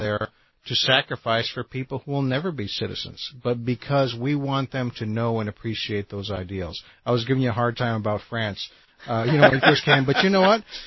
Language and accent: English; Mexico; now in United States; there were some situations when I was growing up in Mexico that got a little sketchy out there up in the jungles.